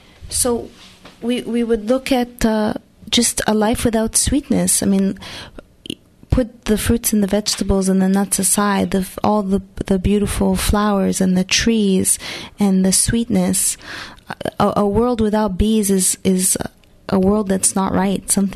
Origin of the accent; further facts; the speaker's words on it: Canada; and I'm Canadian, by the way